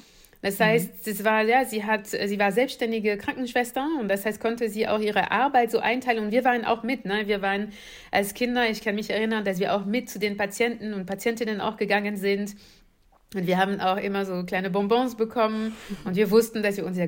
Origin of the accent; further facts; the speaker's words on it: Paris, Île-de-France, France; German is a second language; moved away; ich bin in Paris, also in der Pariser Vorort groß geworden, westlich von Paris, mit meiner Mutter, meinem Vater und meine 3 Schwestern